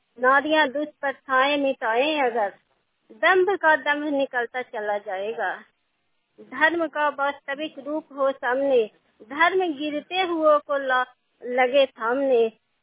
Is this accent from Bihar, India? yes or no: yes; Daulatpur, Bihar, India; मैं कमता पंचायत ग्राम दौलतपुर के रहने वाली हूँ।